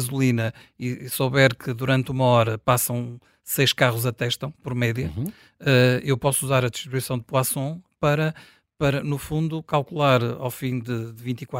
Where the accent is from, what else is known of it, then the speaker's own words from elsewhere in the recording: Matosinhos, Porto, Portugal; eu não sou daqui, sou de Matosinhos